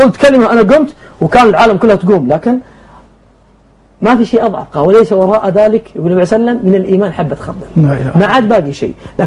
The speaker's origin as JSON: {"language": "Arabic", "town": "Riyadh", "region": "Riyadh Province", "country": "Saudi Arabia", "said": "وعندنا في السعودية وعندنا في الرياض"}